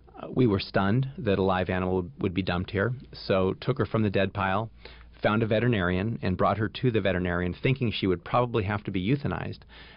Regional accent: Hollywood, California, United States; I grew up in the Hollywood Hills near Griffith Park, and there were deer that would come into my parents' backyard.

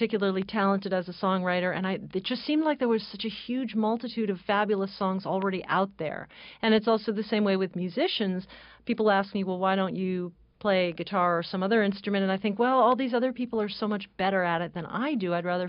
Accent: Woodstock, New York, United States; I grew up in Woodstock, New York.

